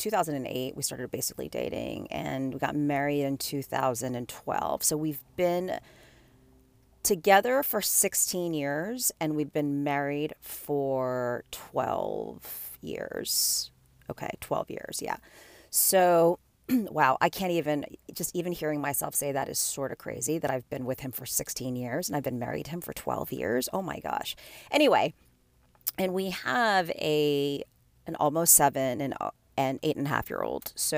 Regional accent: Manhattan, New York, United States; now in Tampa, United States; I'm born and raised in Manhattan. He's from Georgia. Met in New York. We lived in Manhattan together.

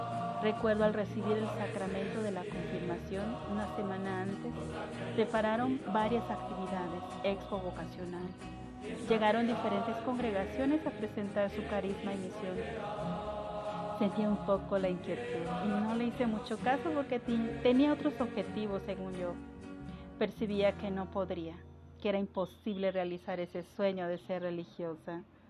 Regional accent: San Andrés Xecul, Totonicapán, Guatemala; first language K'iche'; Spanish is a second language; es la aldea de Palomora de San Andrés Xecul del departamento de Totonicapán, Guatemala. En mi país, Guatemala, se hablan 22 idiomas y mi idioma materno es el quiché.

